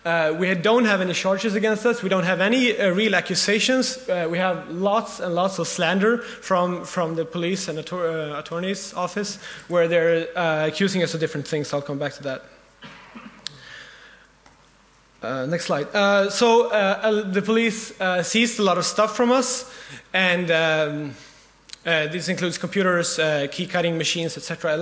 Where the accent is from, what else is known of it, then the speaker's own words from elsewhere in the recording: Sweden; I'm from Sweden. I have a hacker space in my local city called Forskningsavdelningen, or the Forsk.